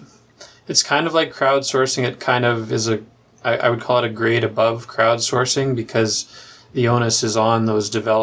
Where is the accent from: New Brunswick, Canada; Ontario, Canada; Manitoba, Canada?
Manitoba, Canada; Pinawa; Like, I grew up on the Winnipeg River. I grew up in a town called Pinawa